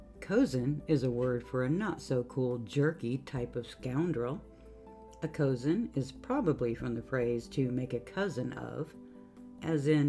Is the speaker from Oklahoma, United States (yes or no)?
no; Texas, United States; accent: Texas; Adding consarnet to you whelps in my Texas accent is super powerful and means you're in trouble.